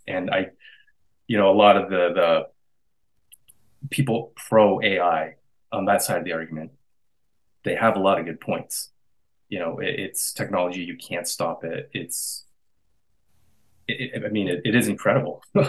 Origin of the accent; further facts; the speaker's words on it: Canada; I'm a Canadian artist and I depict Vietnamese culture through my work.